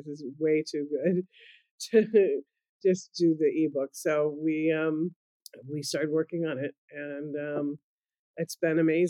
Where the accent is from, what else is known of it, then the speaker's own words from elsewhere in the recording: Petaluma, California, United States; I grew up in the Bay Area, a small town called Petaluma, which is north of San Francisco.